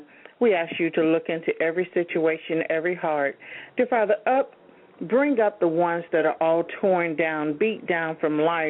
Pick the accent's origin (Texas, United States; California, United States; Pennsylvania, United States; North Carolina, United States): Texas, United States; San Antonio; I come to you from San Antonio, Texas, as your host